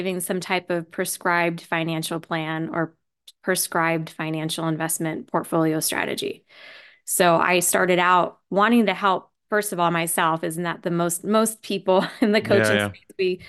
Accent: Las Vegas, Nevada, United States; I was born and raised in Vegas.

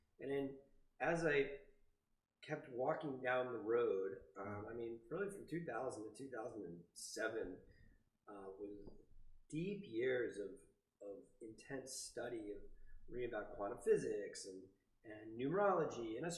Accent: New Jersey, United States; now in Colorado, United States; I'm from New Jersey. I know you're saying you're from New York, so we got the East Coast vibes going.

